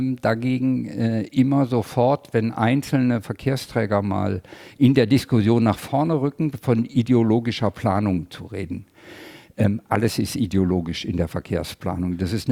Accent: Southern Germany, Germany; now in Hamburg, Germany; ich komme aus Süddeutschland

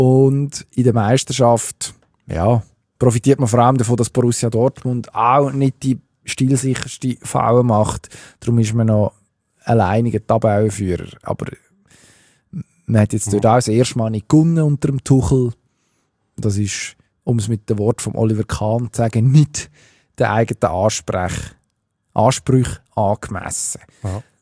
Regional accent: Switzerland; bei uns in der Schweiz

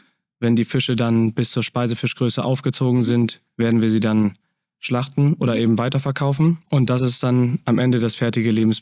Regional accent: Starnberg, Bavaria, Germany; Ich komme aus Starnberg

